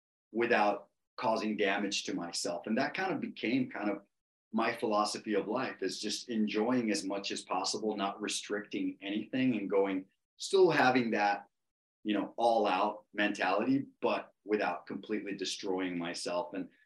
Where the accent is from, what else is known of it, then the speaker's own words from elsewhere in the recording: Costa Rica; So I'm from Costa Rica, right?